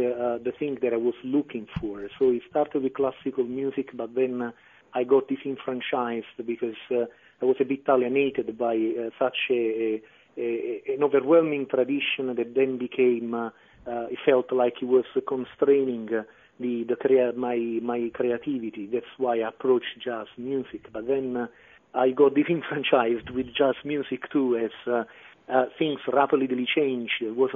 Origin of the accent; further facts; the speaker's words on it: Naples, Campania, Italy; Well, actually, I was born in Naples in 1975. And I lived there for the first 26 or 27 years of my life.